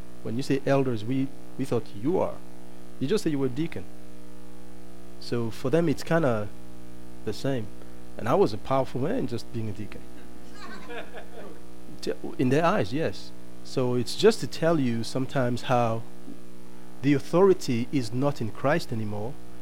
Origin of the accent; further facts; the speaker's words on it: Canada; I'm from Canada.